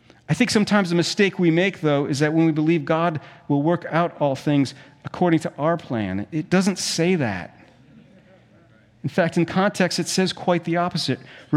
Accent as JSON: {"language": "English", "country": "South Africa", "tie": "born or raised there", "said": "When I was a kid, we grew up in South Africa"}